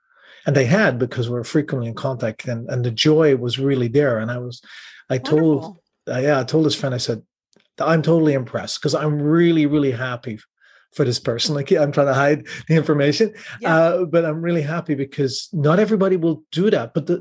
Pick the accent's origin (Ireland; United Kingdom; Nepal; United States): Ireland; I love the rain. I'm Irish.